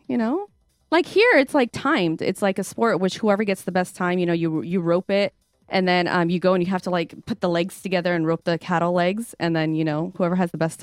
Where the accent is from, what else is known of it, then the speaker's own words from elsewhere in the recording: United States; I grew up with sports. I grew up here in America and I have a huge passion.